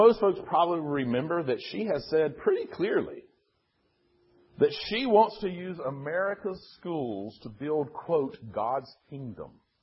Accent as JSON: {"language": "English", "country": "United States", "said": "And as an American, I find it repulsive and dangerous."}